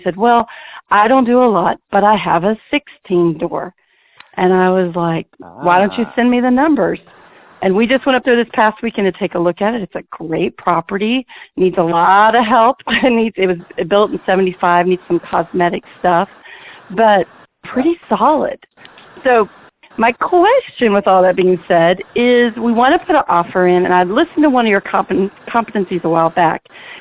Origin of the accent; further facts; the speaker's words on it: Oklahoma, United States; when she was driving back through my hometown in Oklahoma, she sent me a text and a picture of this building